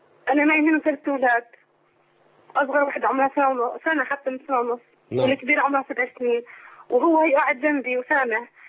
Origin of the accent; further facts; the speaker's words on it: Jordan; أنا من كفاية من الأردن عم الشيخ